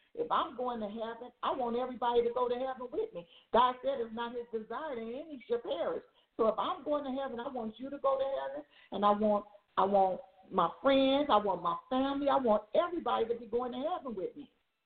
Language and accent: English; California, United States; I'm from Southern California, and we have a store called Albertson.